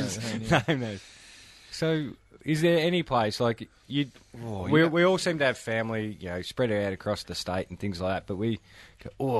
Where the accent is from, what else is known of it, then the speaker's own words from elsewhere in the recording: Geelong, Victoria, Australia; where I grew up in Geelong